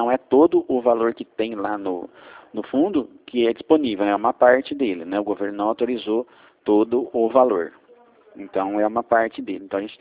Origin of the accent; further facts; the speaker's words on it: Mogi Guaçu, São Paulo, Brazil; Eu sou aqui de Mogi Guaçu mesmo